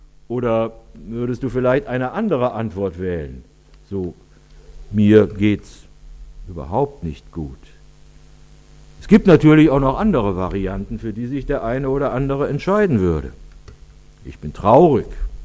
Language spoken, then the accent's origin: German; Cologne, North Rhine-Westphalia, Germany; Ich habe nicht unbedingt nur solche Erinnerungen an meine Heimatstadt. Aber tatsächlich ist es wirklich oft so, dass die 86 Kölner Fädel der Ort sind, an dem sich die Menschen zu Hause fühlen.